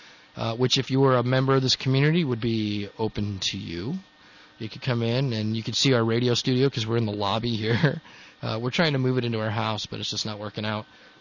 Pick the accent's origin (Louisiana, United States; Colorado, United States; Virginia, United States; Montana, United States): Colorado, United States; I grew up in Colorado